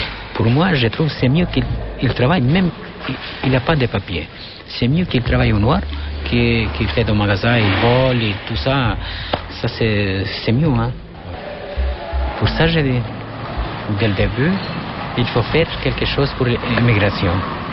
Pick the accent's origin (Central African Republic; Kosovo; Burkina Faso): Kosovo; now in France; J'ai 40 ans, je viens de Kosovo.